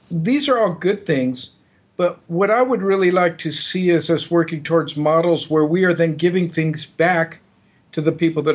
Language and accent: English; California, United States; I'm from California, born and raised.